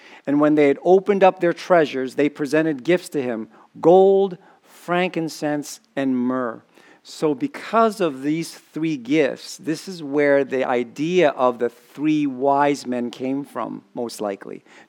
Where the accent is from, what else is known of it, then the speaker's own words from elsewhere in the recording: Philippines; I like that as a Filipino.